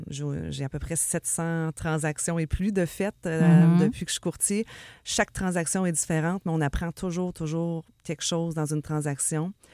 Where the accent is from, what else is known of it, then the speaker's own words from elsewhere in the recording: Quebec, Canada; moi, je viens de l'Abitibi, puis c'était beaucoup ça. Le monde est plus petit, le monde se réfère entre eux.